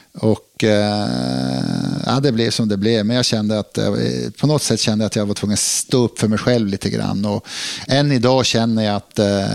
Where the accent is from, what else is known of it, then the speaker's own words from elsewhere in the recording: Piteå, Norrbotten County, Sweden; also born or lived in Luleå; Och Skellefteå hade Micke Engström och där som jag har vuxit upp tillsammans med i Piteå och Luleå.